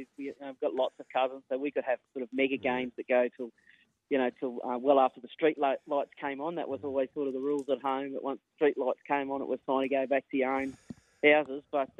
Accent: Junee, New South Wales, Australia; growing up in Junee, rugby league's the thing that just brings the whole community together.

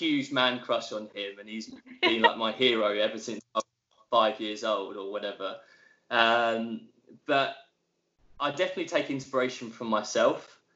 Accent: England, United Kingdom; accent: English; I apologise for my terrible Wi-Fi in the countryside of Hampshire and probably my terrible English accent, which maybe some of the Aussies might not know.

